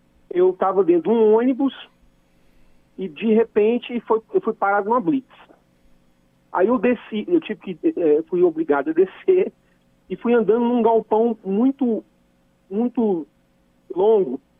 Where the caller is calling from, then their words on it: Brasília, Federal District, Brazil; Sou de Brasília.